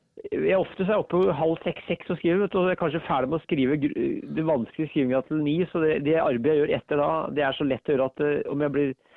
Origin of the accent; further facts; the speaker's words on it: Ringsaker, Innlandet, Norway; i løpet av en dag så jeg 25 nedlagte hoppbakker i Ringsaker kommune der jeg vokste opp.